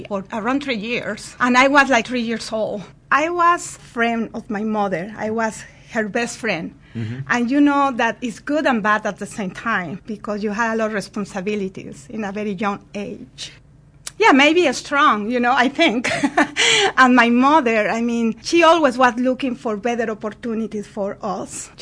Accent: Mexico City, Mexico; I'm from Mexico City.

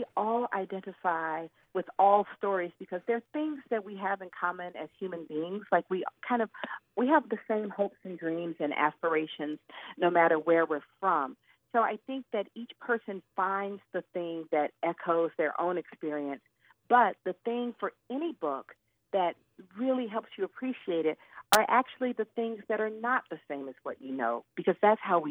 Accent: Atlanta, Georgia, United States; And I haven't lived in Atlanta for many years. And so my first book, Leaving Atlanta, was about growing up in Atlanta during the Atlanta child murders.

